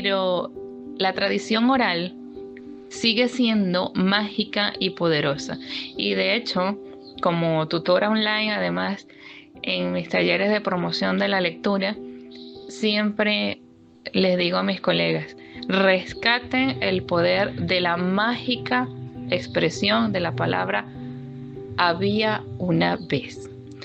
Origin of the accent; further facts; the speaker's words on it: Venezuela; Y es aquí donde nosotros como venezolanos podemos abrazar a ese niño